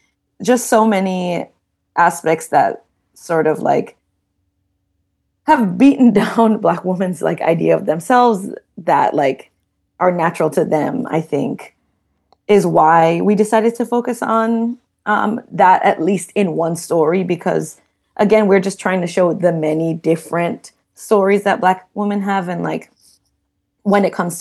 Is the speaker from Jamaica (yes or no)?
yes; Jamaica; Cause I mean, growing up in Jamaica, which is like almost like it's 92% of like African descent